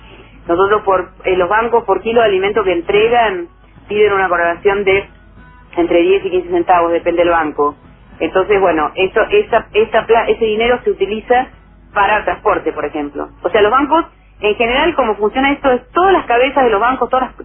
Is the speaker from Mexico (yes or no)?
no; Argentina; estamos hartos de, como argentinos, que siempre nunca sea lo que la gente dice